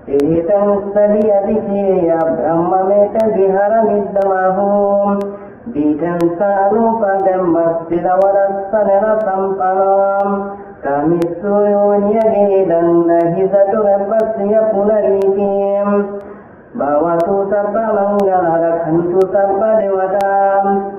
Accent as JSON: {"language": "English", "town": "Kolabaliya", "region": "Tripura", "country": "India", "second_language": "English", "said": "I come from Kolabaliya in Tripura of India."}